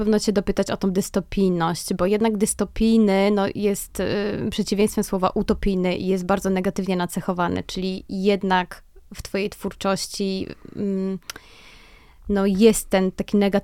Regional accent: Kraków, Lesser Poland, Poland; no ja akurat jestem z Krakowa, więc pozdrawiam wszystkich Krakusów

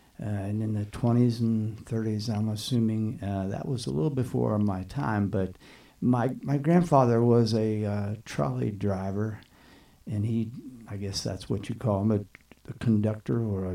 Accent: Halfway, Maryland, United States; So I grew up in the Halfway, Maryland area. Halfway, Maryland, this is in the 50s now.

